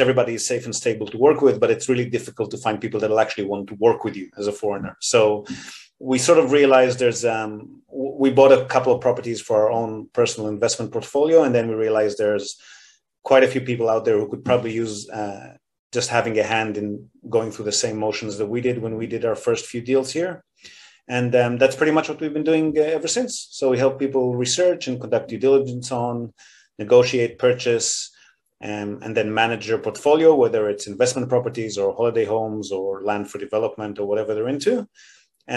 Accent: Israel; moved away as an adult; also born or lived in Australia; So I'm born and bred in Israel and moved to Australia, where I've lived for about a decade in my late 20s, and sort of married into Japan

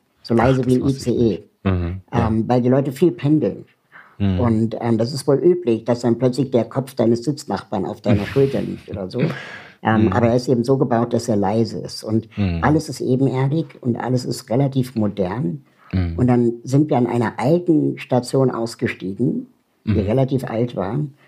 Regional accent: Berlin, Germany; ich komme aus Berlin

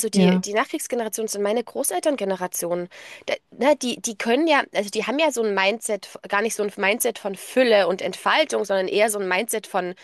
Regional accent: East Germany, Germany; born there; ich bin noch in der DDR geboren

